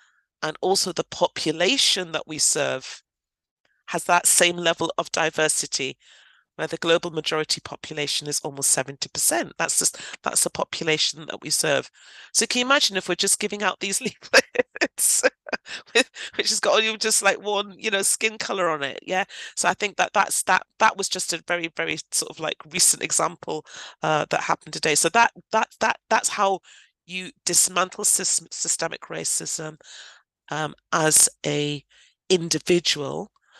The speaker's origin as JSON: {"language": "English", "town": "Newcastle upon Tyne", "region": "North East England", "country": "United Kingdom", "tie": "born or raised there", "said": "I was born and bred in Newcastle upon Tyne, but my parents immigrated from Ghana in West Africa."}